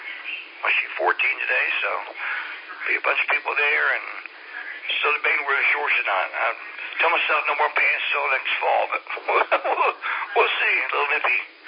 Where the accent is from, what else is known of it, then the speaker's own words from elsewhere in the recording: Virginia, United States; My friend from Canada talks about growing up seeing them, and I'm from Virginia. I'd never seen them that far south